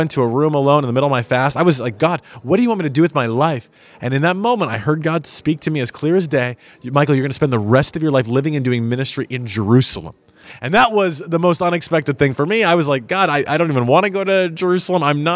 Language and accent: English; Toronto, Ontario, Canada; Yeah, so I'm born in Toronto, Canada, raised as a Canadian.